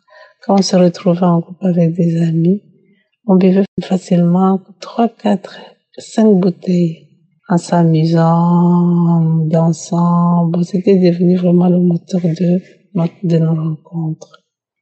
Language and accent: French; Belgium; je suis une Belge d'origine congolaise vivant en Belgique.